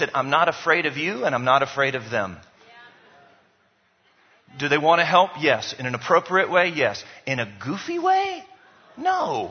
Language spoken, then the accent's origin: English; Zambia; We're from Zambia. We live in the most generous nation on planet Earth. We're a donor nation.